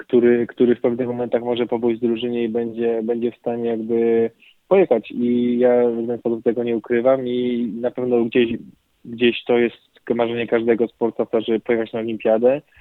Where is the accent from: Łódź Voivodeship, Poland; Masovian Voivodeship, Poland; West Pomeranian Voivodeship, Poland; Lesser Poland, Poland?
Lesser Poland, Poland; Kraków; to jest moje rodzinne miasto i zawsze człowiek patrzy na rodzinne miasto z jakimś tam sentymentem i z takim oczkiem, że tutaj się wychowałem i naprawdę miasto Kraków polecam każdemu